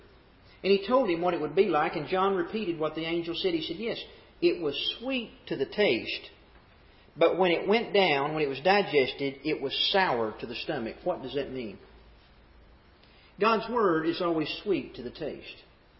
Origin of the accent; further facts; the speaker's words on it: Arkansas, United States; accent: Deep South; now in Bowling Green, United States; I've seen it close hand, being from Arkansas. Hence, of course, my Deep South accent, in case you were wondering. But I moved to Bowling Green, Kentucky.